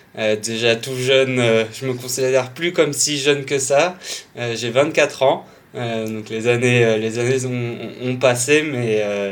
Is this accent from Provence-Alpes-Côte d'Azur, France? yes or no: yes; Toulon, Provence-Alpes-Côte d'Azur, France; also born or lived in United States; Je suis originaire de Toulon, où j'ai grandi jusqu'à la fin du collège.